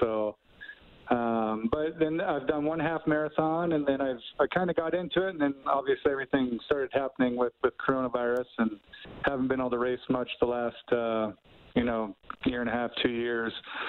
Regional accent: Reading, Pennsylvania, United States; It was up in the wilderness, pretty close to my hometown of Reading, about an hour away.

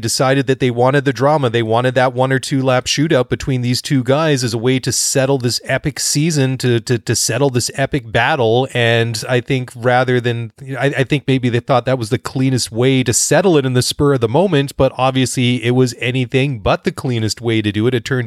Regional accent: Maple Ridge, British Columbia, Canada; Now, David lives in Maple Ridge, BC, which is my hometown.

